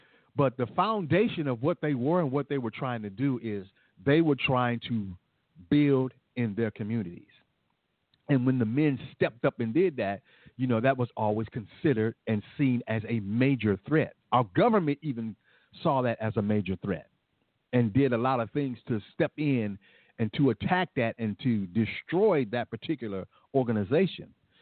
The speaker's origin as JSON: {"language": "English", "town": "Detroit", "region": "Michigan", "country": "United States", "tie": "born or raised there", "said": "my friends and my old friends who I grew up with in the Detroit area"}